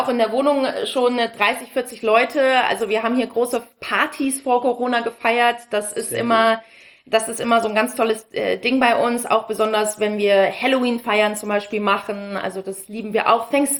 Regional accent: Munich, Bavaria, Germany; ich bin Münchnerin. Wir wohnen jetzt schon eine sehr, sehr lange Zeit hier. Deswegen definiere ich mich auch als Münchner.

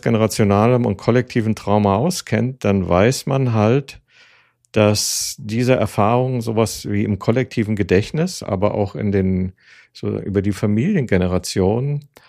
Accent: Berlin, Germany; Ich bin in Berlin aufgewachsen.

